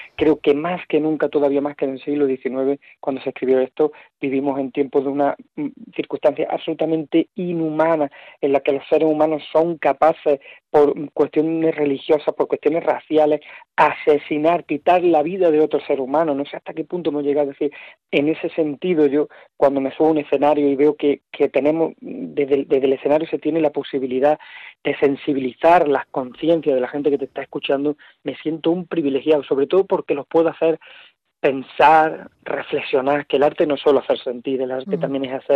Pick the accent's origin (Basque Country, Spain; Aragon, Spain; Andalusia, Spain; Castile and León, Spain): Andalusia, Spain; Huétor-Tájar; born there; el 23 de julio en Huetortájar, que es mi pueblo de nacimiento